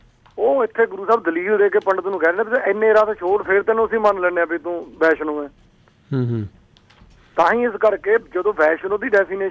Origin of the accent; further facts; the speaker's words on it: Mandi Gobindgarh, Punjab, India; ਮੈਂ ਮੰਡੀ ਗੋਬਿੰਦਗੜ੍ਹ ਹੈ ਜੀ, ਜ਼ਿਲ੍ਹਾ ਫਤਿਹਗੜ੍ਹ ਸਾਹਿਬ ਦੇ ਵਿੱਚ।